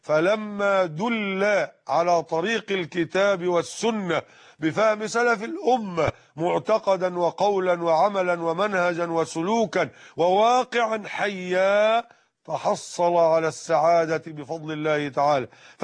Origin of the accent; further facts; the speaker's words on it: Mit Hadid, Dakahlia, Egypt; في بيتي بقريتنا ميت حديد منية النصر قهلية مصر،